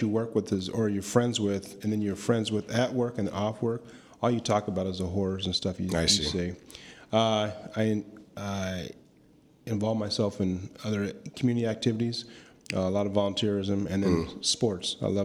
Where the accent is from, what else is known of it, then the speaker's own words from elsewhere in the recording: San Jose, California, United States; we were talking about kind of the memories of growing up in San Jose.